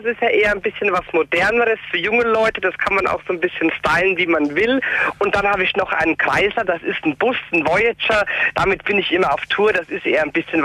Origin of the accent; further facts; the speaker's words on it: Bavaria, Germany; als junger Mensch, ich komme aus Niederbayern, da probiert man manchmal ein paar blödsinnige Sachen aus